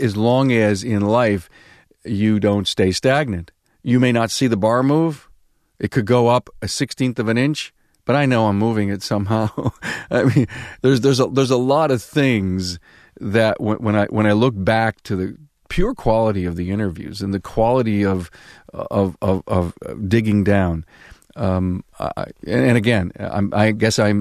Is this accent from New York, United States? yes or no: yes; Buffalo, New York, United States; I'm from Buffalo, so you know who I'm going to be rooting for, right?